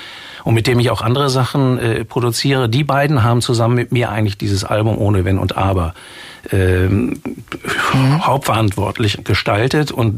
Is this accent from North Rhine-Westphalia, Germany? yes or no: yes; North Rhine-Westphalia, Germany; Und wir sind dann wieder in die Heimat meiner Eltern zurückgegangen, ins Bergische Land. Und ich bin ja noch da in Stalin groß geworden, habe dann in Köln studiert